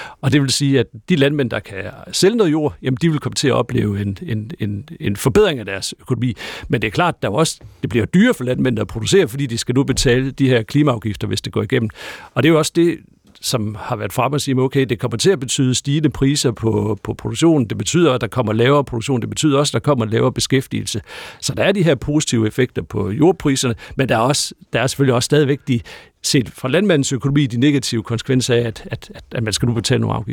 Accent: Central Denmark Region, Denmark; det er der, hvor jeg kommer fra Midtjylland og op efter, ikke?

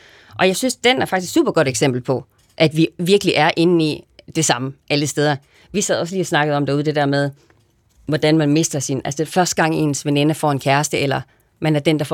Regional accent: Aalborg, North Denmark Region, Denmark; jeg er vokset op i Aalborgs Vestegn, ikke? Aalborg Øst

